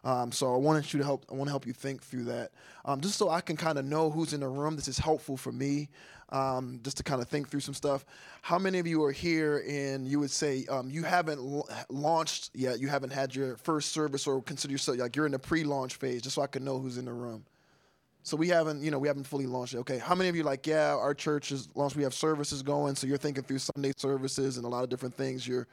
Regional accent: Philadelphia, Pennsylvania, United States; also born or lived in Chicago; And so I was born in Chicago. My mother went through a lot of trauma and a lot of different things I won't get into that, which led us to move to Philadelphia. I grew up in a single parent home.

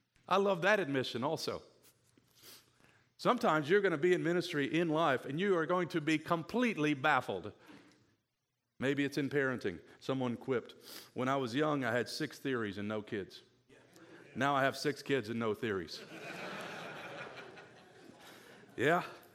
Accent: Kentucky, United States; also born or lived in Detroit; My dad was born and raised in Detroit. I was born there, grew up in Kentucky.

